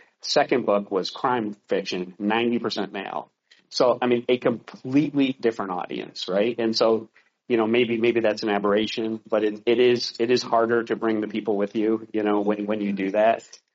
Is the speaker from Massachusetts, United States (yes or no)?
yes; Boston, Massachusetts, United States; now in Tampa, United States; No, I'm from Boston.